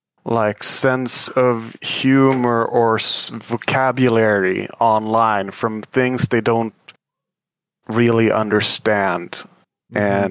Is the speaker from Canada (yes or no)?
no; Sweden; I'm from Sweden